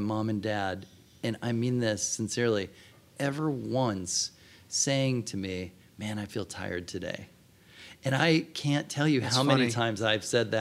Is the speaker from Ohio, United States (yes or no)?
yes; Cincinnati, Ohio, United States; Growing up in Cincinnati, I was about 2 hours away from Bloomington, and that seemed like a far away place.